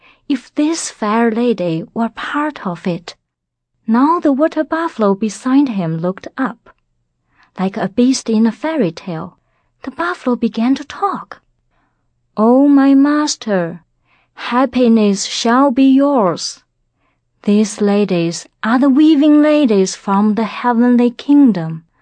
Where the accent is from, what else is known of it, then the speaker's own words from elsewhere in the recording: China; I came from China.